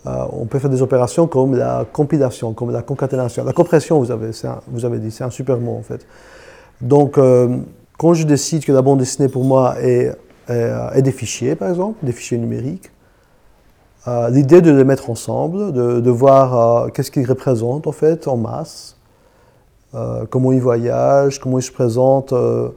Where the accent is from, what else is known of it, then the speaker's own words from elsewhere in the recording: Greece; French is a second language; Le fait que je n'ai pas été né en Belgique, ni en France, et que je viens de la Grèce, d'un pays où la tradition de bande dessinée est inexistante